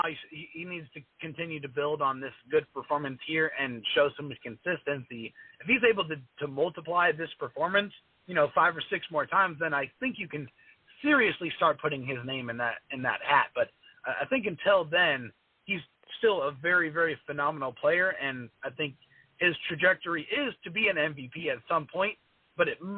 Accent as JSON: {"language": "English", "town": "San Diego", "region": "California", "country": "United States", "said": "I'm a San Diego – obviously, like I said, I'm from San Diego, and it was hurtful"}